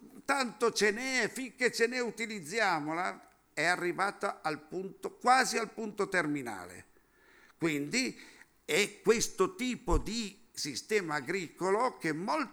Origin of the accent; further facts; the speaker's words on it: Piedmont, Italy; Io vengo dalla provincia di Cuneo